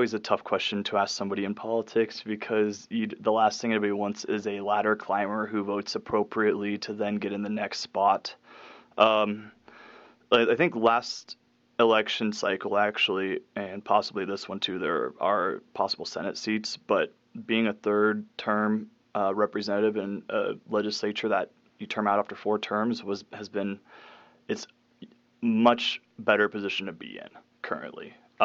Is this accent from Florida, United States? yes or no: no; Roundup, Montana, United States; I mean, I grew up again in Roundup, so I saw it.